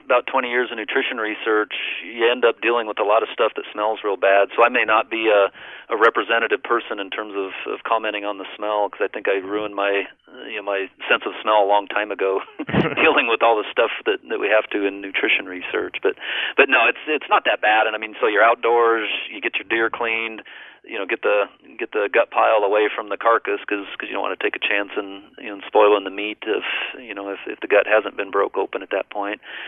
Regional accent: Colorado, United States; I grew up in Colorado, and it was obviously a good place to develop an interest in wildlife.

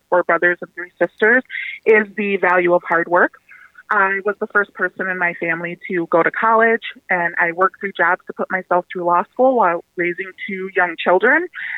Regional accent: Minnesota, United States; So I actually was born and raised in Minnesota.

